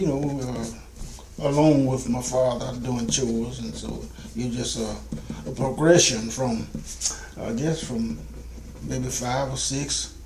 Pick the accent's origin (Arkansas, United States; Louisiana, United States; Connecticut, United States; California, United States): Arkansas, United States; Cotton Plant; I was born March the 10th, 1930, in Cotton Plant, Arkansas.